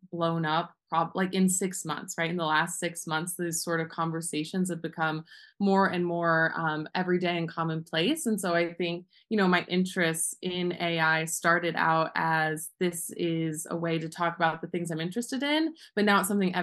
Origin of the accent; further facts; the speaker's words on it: Ohio, United States; now in Tucson, United States; I'm an artist and educator currently living in Tucson, Arizona, but I'm from rural Ohio. So I grew up in the Rust Belt